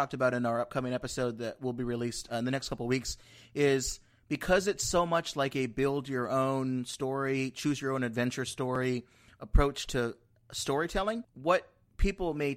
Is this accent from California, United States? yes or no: yes; California, United States; now in Washington, United States; I grew up in California, right where the first two games were there.